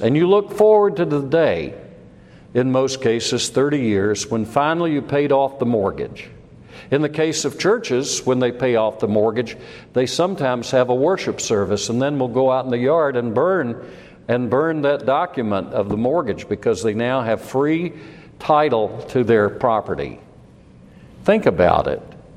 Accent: South Carolina, United States; When I think about the world that I was raised in South Carolina, I wonder how much of it is still there.

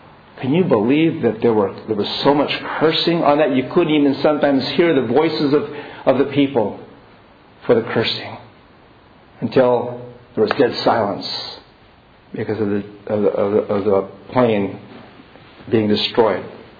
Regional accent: Monterey, California, United States; I came home to my hometown in Monterey and attended the local church, happened to be a Baptist church

